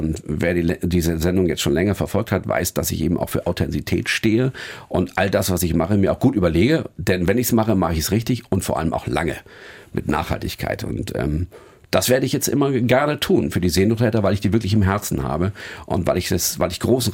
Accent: Northern Germany, Germany; als Norddeutscher kriegt man es ja auch oft genug von oben

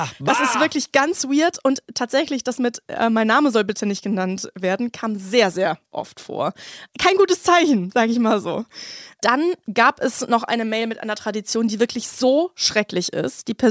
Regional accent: Brilon, North Rhine-Westphalia, Germany; Ich komme aus Brilon im Sauerland, dem Geburtsort von Friedrich Merz.

